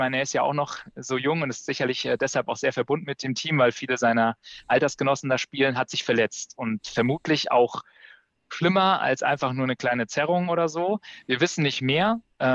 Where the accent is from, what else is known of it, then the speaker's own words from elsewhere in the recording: Kelkheim, Hesse, Germany; ich komme ja aus Kelkheim